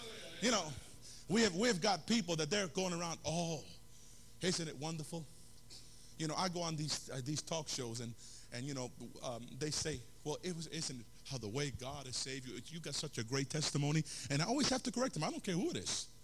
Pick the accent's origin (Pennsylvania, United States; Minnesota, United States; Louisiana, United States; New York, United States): New York, United States; New York City; I came from New York City, went to college in Southern Missouri after I got saved.